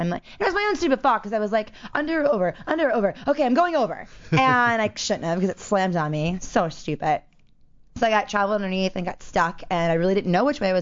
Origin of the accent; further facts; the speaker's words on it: Maryland, United States; I grew up on the East Coast in Maryland. And where our family is based out of.